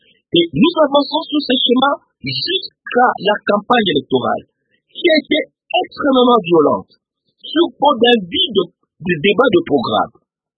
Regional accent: Kasaï, DR Congo; je viens du Kassai, en Bujimaï, à Kananga

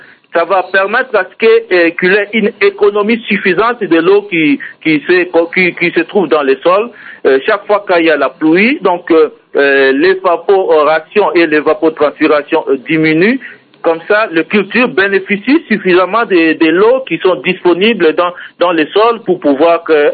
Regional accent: DR Congo; chez nous en RDC

